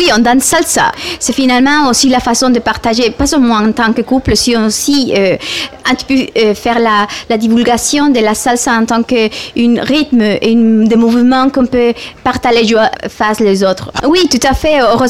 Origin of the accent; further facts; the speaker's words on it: Mexico; now in Halifax, Canada; je viens du Mexique depuis 12 ans.